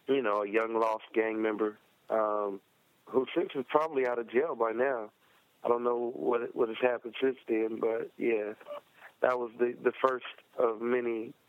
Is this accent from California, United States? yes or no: yes; Los Angeles, California, United States; I'm one of nine kids. I was born in South Central, like you said, raised there.